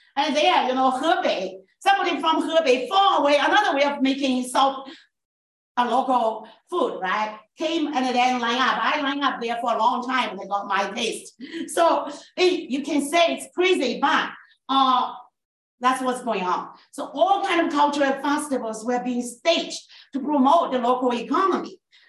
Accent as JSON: {"language": "English", "country": "Canada", "said": "I said, I'm Canadian."}